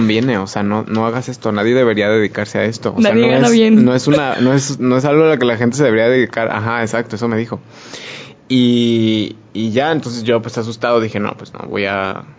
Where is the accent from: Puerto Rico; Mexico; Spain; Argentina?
Mexico; Saltillo, Coahuila; now in Guadalajara, Mexico; cuando yo llegué a Guadalajara, porque yo no soy de aquí, yo soy de Saltillo